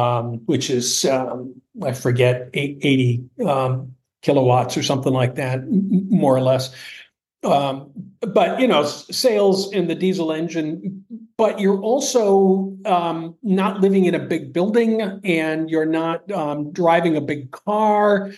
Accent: New York, United States; But the accent's still, you know, a big giveaway that we're from the Northeast.

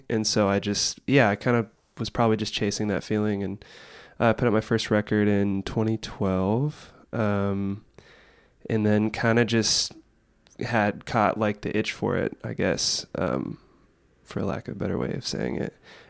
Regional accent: Florida, United States; I grew up in Central Florida, so it's like the very southern part of Florida

